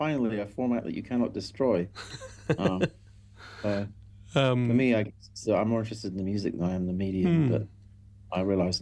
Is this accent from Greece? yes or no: no; Scotland, United Kingdom; that might be partly due to being both Scottish, I guess.